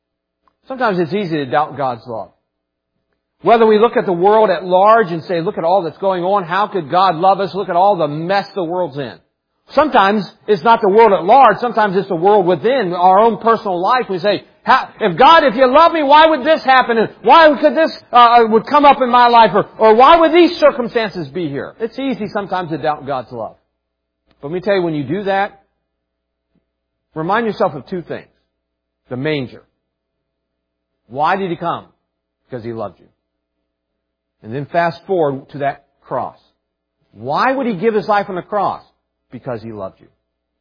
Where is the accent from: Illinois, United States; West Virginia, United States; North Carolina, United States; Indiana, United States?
West Virginia, United States; But anyways, so most of my life I grew up in West Virginia, especially my formative teen years.